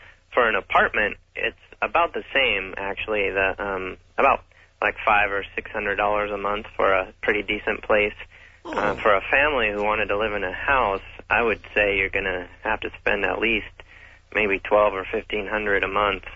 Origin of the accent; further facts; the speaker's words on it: Portland, Oregon, United States; now in Sapporo, Japan; I'm an avid listener from Portland, Oregon. I came over here about 3 weeks ago, and I really missed your program.